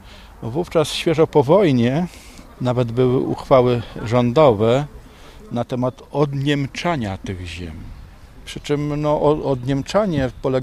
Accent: Nowe, Kuyavian-Pomeranian Voivodeship, Poland; W moim rodzinnym miasteczku dotyczy to sądu, szkoły, wodociągów i wielu, wielu, wielu innych rzeczy.

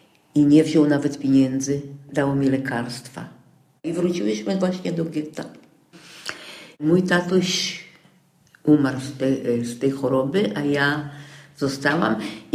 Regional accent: Warsaw, Masovian Voivodeship, Poland; born there; Ja się urodziłam w Warszawie w czerwcu.

